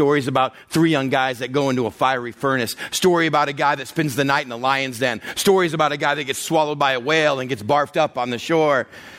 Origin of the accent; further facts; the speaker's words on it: El Paso, Texas, United States; it was a good day for a first grade boy growing up in El Paso, Texas.